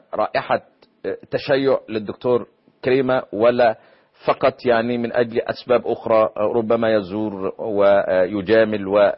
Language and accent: Arabic; Egypt; عندنا في مصر